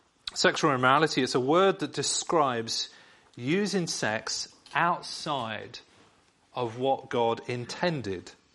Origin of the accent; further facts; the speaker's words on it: England, United Kingdom; now in France; because I'm not French, I'm English